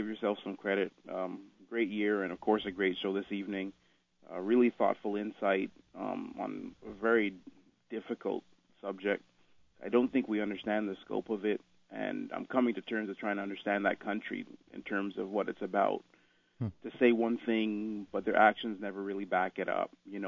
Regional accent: Montreal, Quebec, Canada; As a Canadian, as a Montrealer my whole life

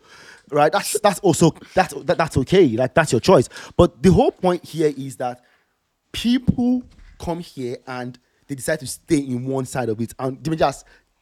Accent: Nigeria; I'm Nigerian.

